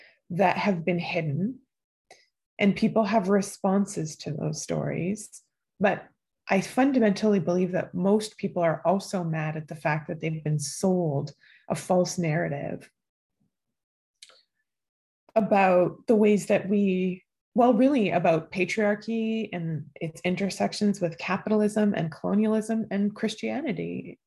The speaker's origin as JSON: {"language": "English", "region": "Manitoba", "country": "Canada", "tie": "born or raised there", "lives_now": "Vancouver, Canada", "said": "I grew up in Treaty 1 territory and homeland of the Métis Nation. I am mixed ancestry. I come from a long line of fishermen. My Icelandic and Indigenous ancestors met fishing the waters of Lake Winnipeg."}